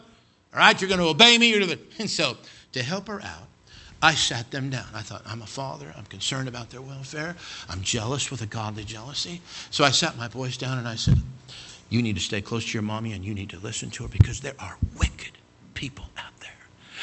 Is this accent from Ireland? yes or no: no; Cody, Wyoming, United States; I grew up in Cody, Wyoming. We didn't have a very big vocabulary, okay?